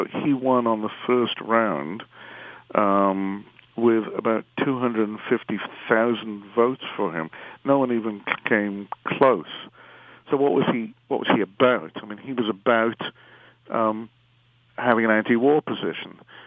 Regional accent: Wales, United Kingdom; born there; I was born in Wales.

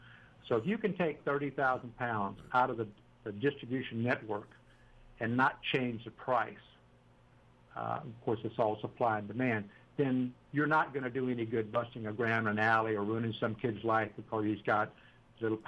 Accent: Texas, United States; Well, I grew up on a ranch down in South Texas. My dad was a foreman.

